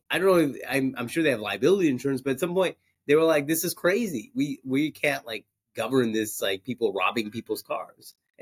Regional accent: Oakland, California, United States; I'm from Oakland. Listen, I love Oakland.

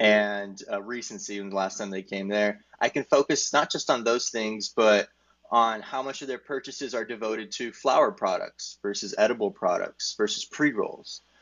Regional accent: Arizona, United States; I'm from Arizona in the United States.

